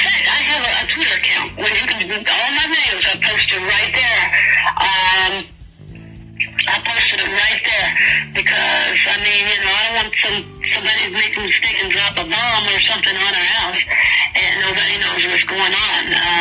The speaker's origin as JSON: {"language": "English", "region": "Michigan", "country": "United States", "said": "No, see, I'm not around here. I asked my sister. I'm from Michigan."}